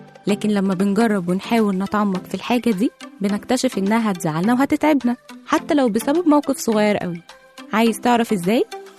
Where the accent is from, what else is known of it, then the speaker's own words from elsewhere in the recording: Egypt; يعني مثلا احنا عندنا في مصر عادي جدا